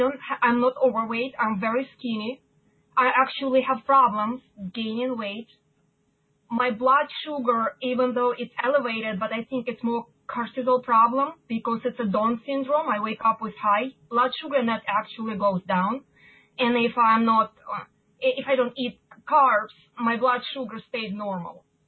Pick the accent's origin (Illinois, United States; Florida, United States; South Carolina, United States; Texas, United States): Florida, United States; I'm from Florida.